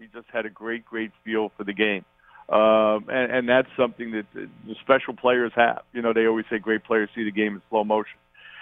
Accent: New York, United States; Well, I still, being born and bred in New York, I think it's an attractive job.

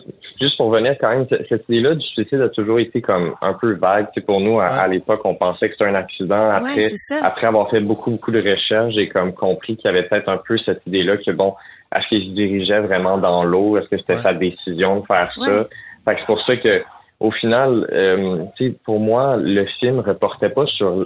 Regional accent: Annecy, Auvergne-Rhône-Alpes, France; Qui a beaucoup aussi marqué tout le monde dans la communauté dans laquelle j'ai grandi, là, à Annecy.

